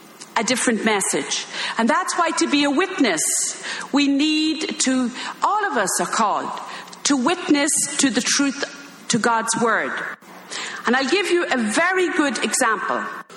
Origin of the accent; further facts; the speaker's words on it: Ireland; now in United States; even though I'm in America 40 years, but I'm still Irish.